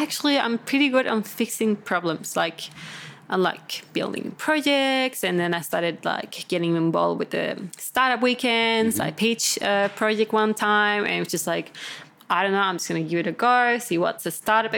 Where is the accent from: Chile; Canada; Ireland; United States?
Chile; English is a second language; Yeah, so we got a bit of German there, but born and bred in Chile.